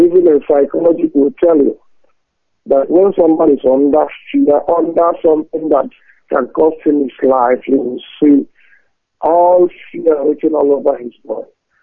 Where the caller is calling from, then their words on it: France; I'm calling from France, Director.